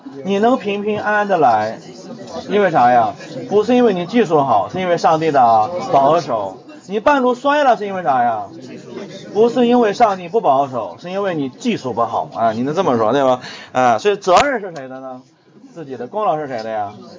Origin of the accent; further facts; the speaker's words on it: North China, China; 我们老家呢是北方，北方呢到了冬天会下雪